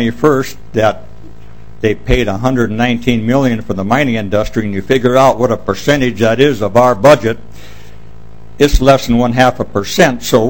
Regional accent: Minnesota, United States; from Sudan, Minnesota. I spent several years working in the mines

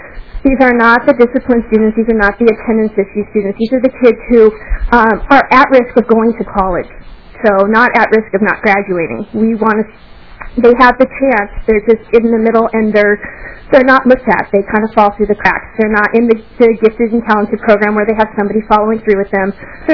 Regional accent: California, United States; now in Minnesota, United States; I'm actually from California. I've only lived in Minnesota for a year and a half

